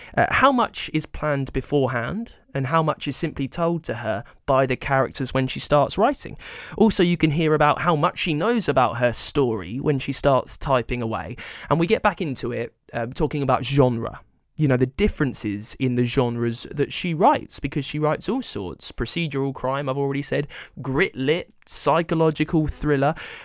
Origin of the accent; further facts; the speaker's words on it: United Kingdom; I'm British, you see.